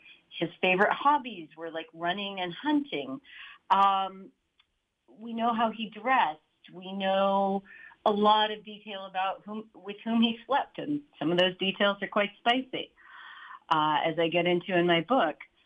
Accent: California, United States; And the other is that my hometown museum, I'm a Californian, my hometown museum was the Getty

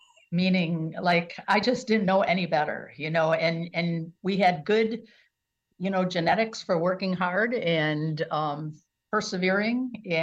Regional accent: Franklin Park, Illinois, United States; born or raised there; now in Wisconsin, United States

